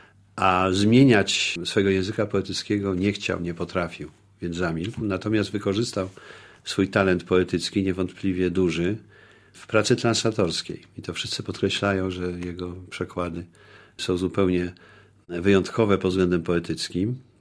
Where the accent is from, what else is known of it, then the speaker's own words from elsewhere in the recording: Kraków, Lesser Poland, Poland; also born or lived in Lublin; Przyjechaliśmy z Krakowa. Tak, ja się urodziłem w Lublinie, ale jako parotygodniowe niemowlę zostałem od razu przewieziony do Krakowa. Rodzina wtedy mieszka w pokoju sublokatorskim w legendarnym Domu Literatów na Krupniczej 22.